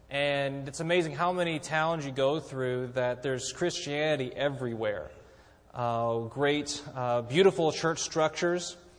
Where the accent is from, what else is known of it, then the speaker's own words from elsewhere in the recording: South Africa; I had the opportunity growing up in South Africa, spent 13 years there, my folks are missionaries